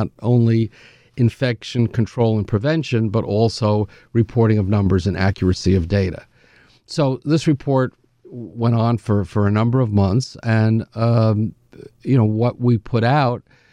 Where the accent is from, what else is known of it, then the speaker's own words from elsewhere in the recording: New York, United States; so I was from Nassau.